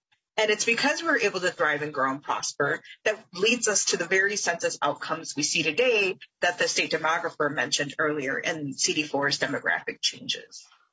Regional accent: Saint Paul, Minnesota, United States; I grew up in St. Paul as part of the secondary migration of Hmong families, who came to be with family from the original U.S. cities we were resettled in.

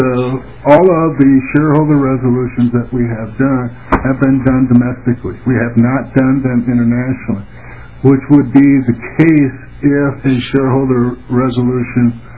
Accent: Minnesota, United States; you know, we're in Minnesota. I'm from Minnesota. We try to do what we can here.

